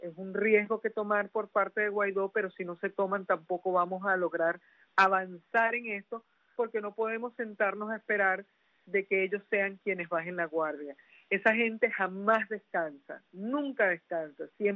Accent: Venezuela; porque uno como venezolano en el exterior que no se ha despegado nunca de su país

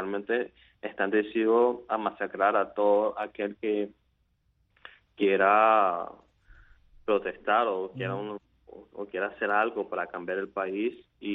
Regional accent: Nicaragua; como nicaragüense, como joven que ha visto caer a varios amigos y compañeros

